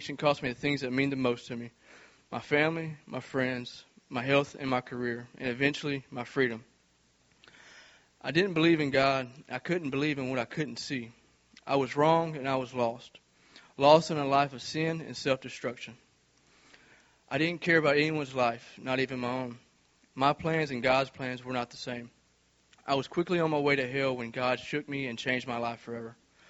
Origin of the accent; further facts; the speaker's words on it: Leesville, Louisiana, United States; I am 25 years old, and I am from Leesville, Louisiana.